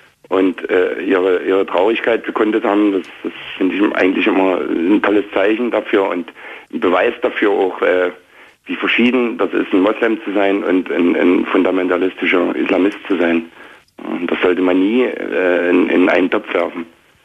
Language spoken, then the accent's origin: German; Saxony, Germany; Also ich bin ja aus der Nähe von Dresden hier